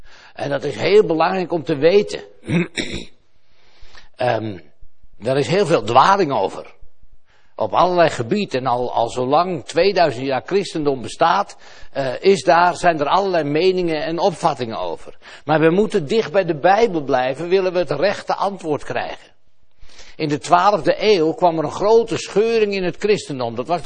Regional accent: Netherlands; En dan zaten die mannen er allemaal aan de tafel en ik zat daartussen als Nederlander.

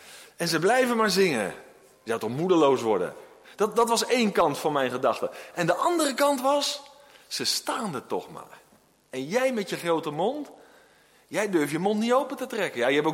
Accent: 's-Gravenzande, South Holland, Netherlands; En ik ben opgegroeid in Schravenzanden, de Hoek van Holland daar.

